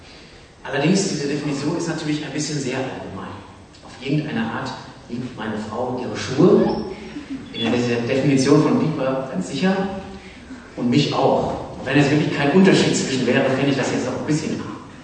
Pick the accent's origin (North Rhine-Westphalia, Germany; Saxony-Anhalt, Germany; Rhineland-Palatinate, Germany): North Rhine-Westphalia, Germany; Münster; aus meiner Heimatstadt Münster, um nochmal die Liebe zu meiner Heimatstadt zu betonen